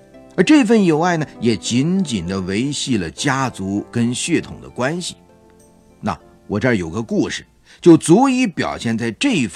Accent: China; 这是我们中国人的说法

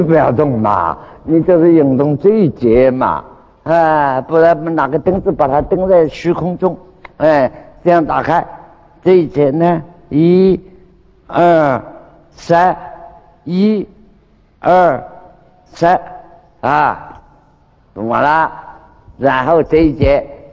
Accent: China; 那我们中国人叫兰花手印

